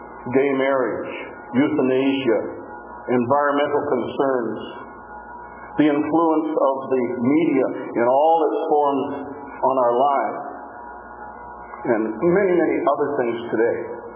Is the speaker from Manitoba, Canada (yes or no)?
no; Ontario, Canada; I was raised in Ontario, down in the mostly flat area of southwestern Ontario, a farming area.